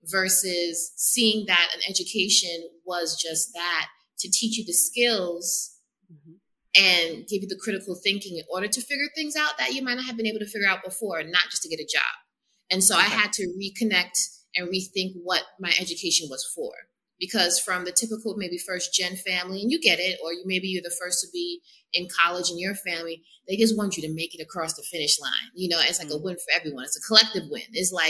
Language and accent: English; United States; born there; I was first generation American. I was born in America, and that is a different way of living.